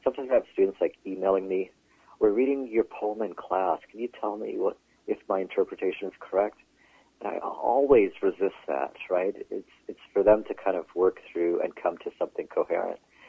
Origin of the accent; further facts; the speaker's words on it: Brampton, Ontario, Canada; now in Vancouver, Canada; I grew up in Brampton and went to university in Toronto. And I lived in Toronto and bought a place before moving to Vancouver.